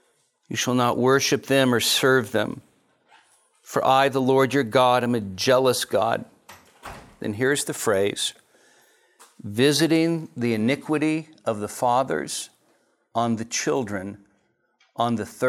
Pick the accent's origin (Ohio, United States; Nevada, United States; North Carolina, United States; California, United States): Nevada, United States; Minden; I am from Minden, Nevada, Pastor Grace Community Church.